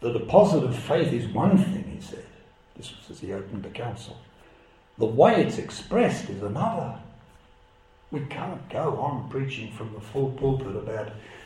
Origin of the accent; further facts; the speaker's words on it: Australia; And I, as an Australian, see this